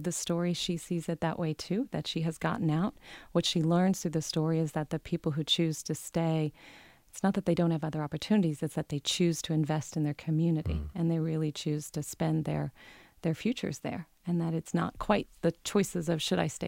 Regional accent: Hannibal, Missouri, United States; We walk the same streets where Mark Twain, where his boyhood home is, see the exact same fence that shows up in Tom Sawyer

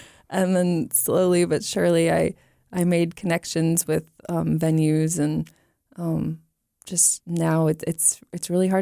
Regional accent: New York, United States; I can, you know, say, oh, well, I'm from New York.

